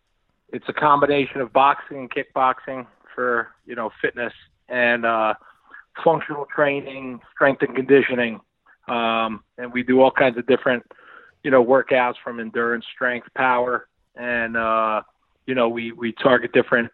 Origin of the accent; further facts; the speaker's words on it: New Jersey, United States; I grew up in Jersey. I'm a Jersey guy.